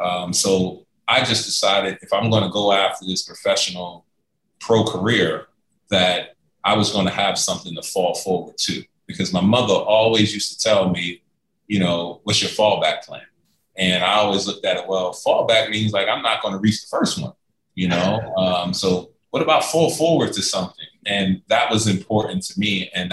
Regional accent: New York City, New York, United States; And then growing up in New York City, growing up in Harlem, I always made it a mission.

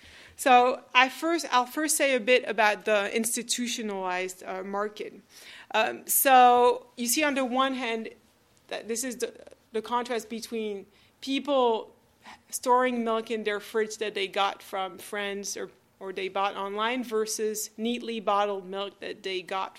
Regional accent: France; English is a second language; France, my home country, has a particularly extreme version of this European approach

